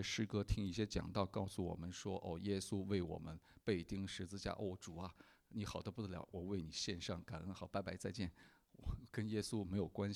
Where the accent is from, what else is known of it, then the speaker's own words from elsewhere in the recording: China; 我们在国内长大的人都知道